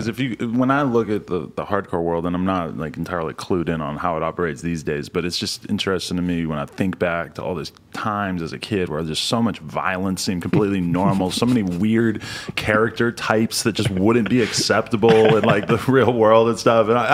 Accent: New Hampshire, United States; that I was going to shows in Boston and stuff since I grew up in New Hampshire.

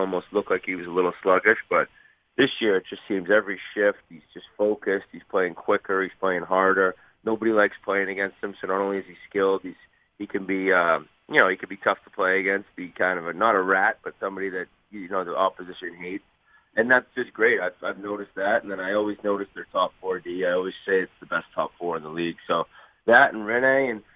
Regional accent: Boston, Massachusetts, United States; I mean, I know I'm from Boston

